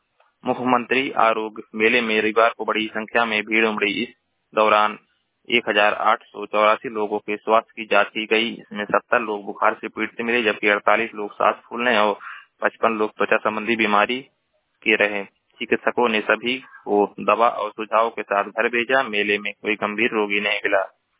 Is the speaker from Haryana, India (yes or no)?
no; Maharajganj, Uttar Pradesh, India; मैं जिला महाराजगंज का निवासी हूँ।